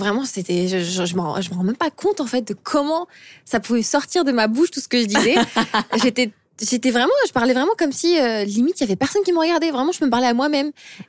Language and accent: French; France; also born or lived in Algeria; tout simplement parce que je suis née en Algérie. J'ai une éducation algérienne. Mes parents sont tous les deux français, non pas du tout. Ils sont tous les deux algériens, pardon. Mais toute ma vie, je l'ai passée en France.